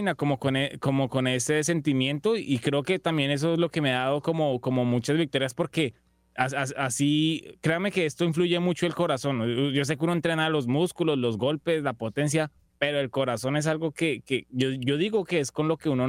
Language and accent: Spanish; Bogotá, Colombia; yo siempre me crié en Bogotá, siempre he estado en Colombia